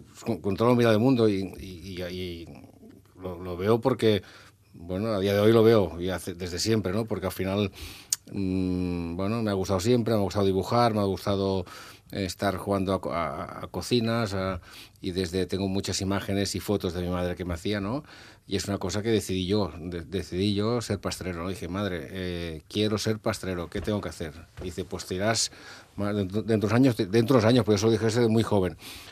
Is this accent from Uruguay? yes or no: no; Calafell, Catalonia, Spain; yo soy de Calafell, mi padre era de Barcelona y se fue a hacer temporada un verano hace muchos y muchos años, y ahí conocí a mi madre, con lo cual yo nací en Calafell.